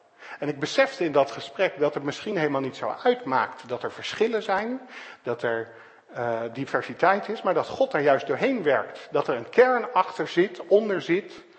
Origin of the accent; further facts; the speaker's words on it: Netherlands; Ik ben een Nederlander, ik ben daar misschien wel te nuchter voor.